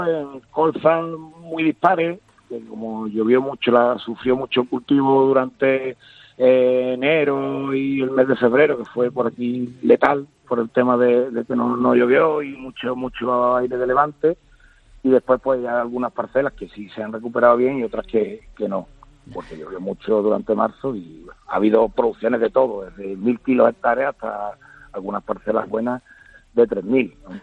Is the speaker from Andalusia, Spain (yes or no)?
yes; Marchena, Andalusia, Spain; Pues estoy aquí en mi pueblo, en Marchena